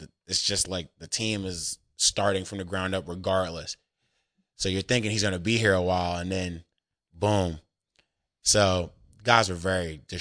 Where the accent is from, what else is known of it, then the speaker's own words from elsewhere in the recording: Newark, New Jersey, United States; Like, I'm from Newark, New Jersey. I've played in some of the worst areas ever